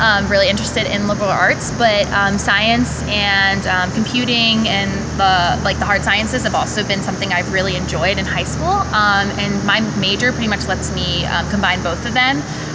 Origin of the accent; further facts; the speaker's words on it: Marietta, Georgia, United States; I grew up in Marietta, and getting to see the city was kind of a treat.